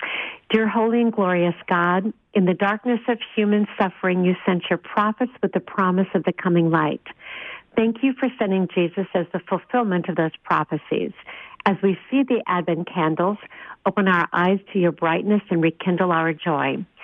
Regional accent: Minnesota, United States; Now that I'm back in Minnesota full-time, I am going to be traveling with my cousin down to my hometown the week of Christmas

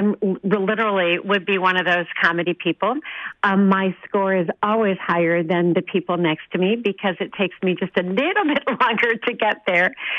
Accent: Minnesota, United States; Now that I'm back in Minnesota full-time, I am going to be traveling with my cousin down to my hometown the week of Christmas

